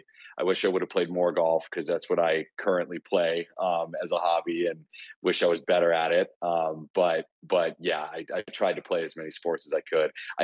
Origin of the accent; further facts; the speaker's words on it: Arizona, United States; There was a local pizza place called Peter Piper Pizza where I grew up in Arizona.